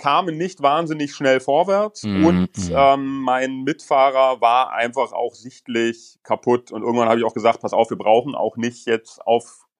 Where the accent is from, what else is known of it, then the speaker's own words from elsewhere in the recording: Berlin, Germany; wir kommen aus Berlin, das sind für uns bis zur polnischen Grenze 60, 70 Kilometer der kürzeste Weg.